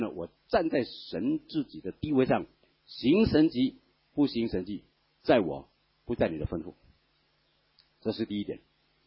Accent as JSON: {"language": "Chinese", "country": "China", "said": "从我们中国人角度来说很刺耳"}